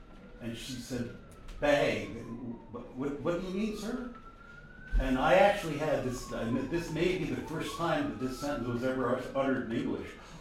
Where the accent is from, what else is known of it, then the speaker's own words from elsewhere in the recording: Cornbrook, Newfoundland and Labrador, Canada; born there; also born or lived in Ontario; now in St. John's, Canada; I'm a born Newfoundlander. I was born in Cornbrook late into the last century, so let's say that. And lived mostly in Ontario, but just moved back to St. John's a couple of years ago.